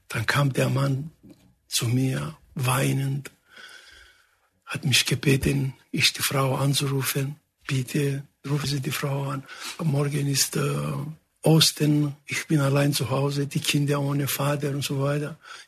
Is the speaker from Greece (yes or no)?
yes; Greece; German is a second language; now in Germany; Ich bin Grieche und ich bleibe auch Grieche. Aber das Leben, was ich erlebt habe, mit meiner Familie, mit meinen Kindern, ist in Deutschland.